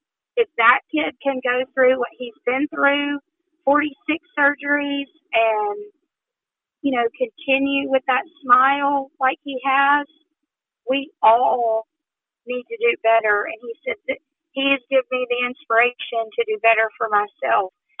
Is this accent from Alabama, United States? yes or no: yes; Odenville, Alabama, United States; We're actually from Odenville, Alabama. We live at, right on the line.